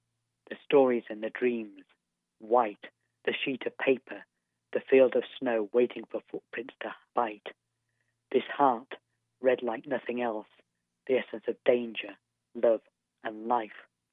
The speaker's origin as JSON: {"language": "English", "town": "Harrogate", "region": "Yorkshire and the Humber", "country": "United Kingdom", "also_born_or_lived": "Swansea", "moved": "as an adult", "lives_now": "Abergavenny, United Kingdom", "said": "I'm from Harrogate originally. I moved down to Swansea for university, and I've basically been South Wales based ever since. I mean, Abergavenny."}